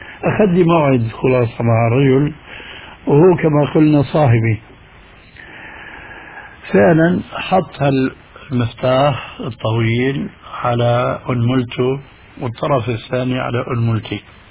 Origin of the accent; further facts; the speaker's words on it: Damascus, Damascus Governorate, Syria; هذه كانت تستعمل عندنا في دمشق